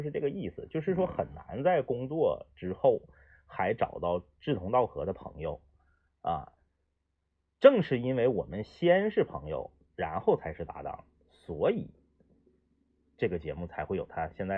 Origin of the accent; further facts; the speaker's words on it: Changchun, Jilin, China; 我生下来就在长春，虽然我老家是辽宁人，我老家是抚顺，辽宁抚顺啊，但我生下来我是土生土长的长春人，我生下来就在长春，